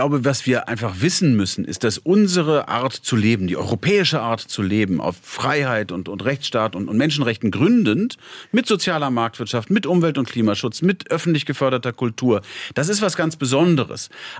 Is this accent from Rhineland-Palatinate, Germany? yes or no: no; North Rhine-Westphalia, Germany; Also ich bin ja aus Nordrhein-Westfalen.